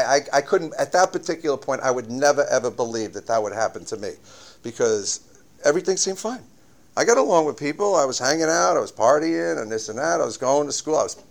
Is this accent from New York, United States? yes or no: yes; Queens, New York, United States; I grew up in Woodside, Queens. You know, I had a typical Irish family. My father was 58 years old when I was born.